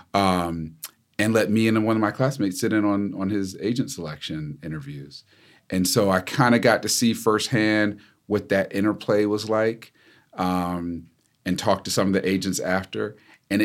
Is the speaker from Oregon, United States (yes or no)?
no; New Jersey, United States; But I'm glad I grew up in Jersey.